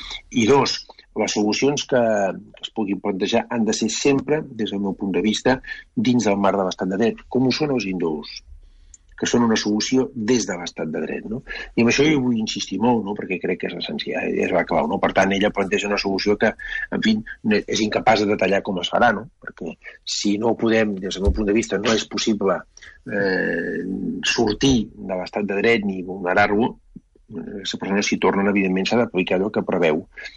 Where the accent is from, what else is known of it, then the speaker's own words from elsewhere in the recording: Catalonia, Spain; hi ha molta gent que no ho som, i tots som catalans